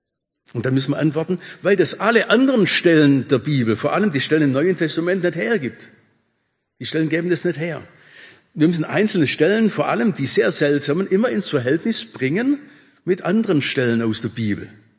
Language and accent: German; Baden-Württemberg, Germany; Oder darf ich als echter Schwabe keine Hessin heiraten?